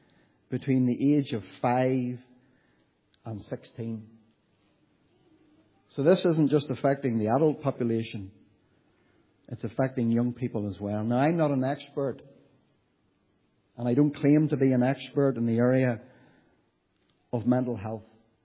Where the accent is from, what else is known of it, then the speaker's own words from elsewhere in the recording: Warrenpoint, Northern Ireland, United Kingdom; If I was to take you after the meeting today down the road to my hometown of Warren Point